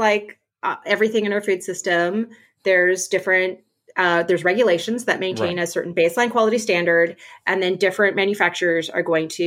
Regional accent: British Columbia, Canada; now in United States; I grew up on Vancouver Island.

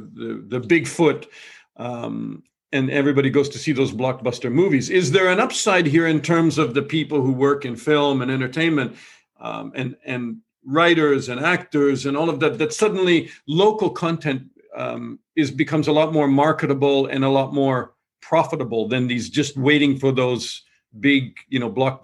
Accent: Canada; I grew up in Canada with CBC

